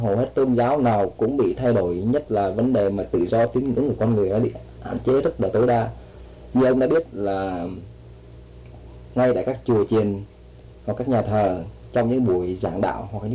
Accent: South Vietnam, Vietnam; Và chúng tôi sống từ bé tới lớn là tại miền Nam Việt Nam, cuộc sống rất là thoải mái.

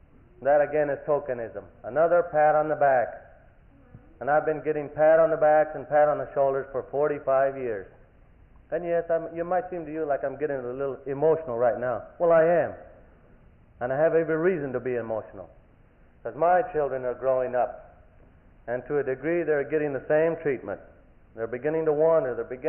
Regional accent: San Diego, California, United States; But nevertheless, I'm a native San Diegan, born and raised in San Diego.

